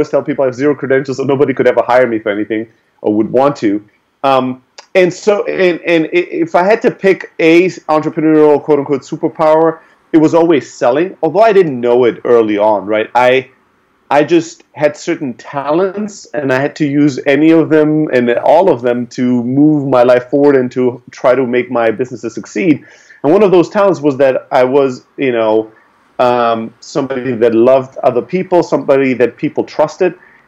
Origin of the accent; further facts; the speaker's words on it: Germany; also born or lived in Greece; I'm originally from Greece. I grew up in Germany. Those are two very different cultures. Both places are in Europe. They could not be more different. And so I grew up in a factory worker family, single mom with three boys.